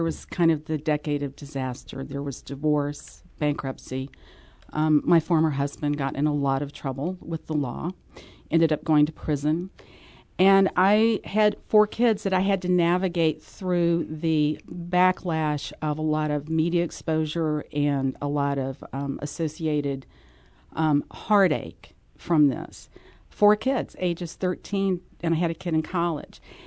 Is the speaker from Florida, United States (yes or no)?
no; California, United States; I grew up in California. I'm a native Californian.